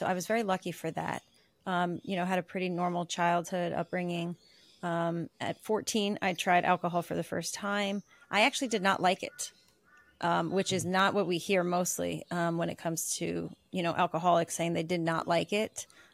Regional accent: New York, United States; I'm from New York. I'm based in New York. I was born and raised

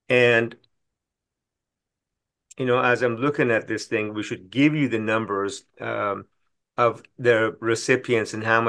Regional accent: Iran; moved away; We were lucky enough to be born into a middle-class family in Iran, by the way. We're immigrants from Iran.

